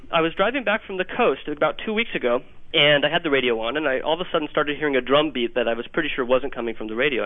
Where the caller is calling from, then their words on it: Portland, Oregon, United States; from Portland, Oregon.